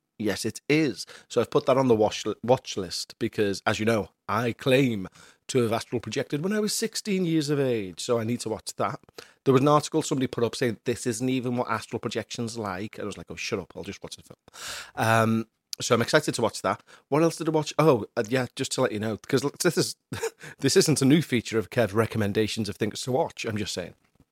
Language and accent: English; Aintree, North West England, United Kingdom; something very terrifying has happened in my hometown. Yes, in Aintree, which is a suburb of Liverpool where they host the Grand National.